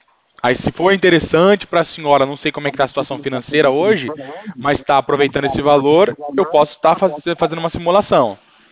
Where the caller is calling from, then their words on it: São Paulo, Brazil; interior do de São Paulo.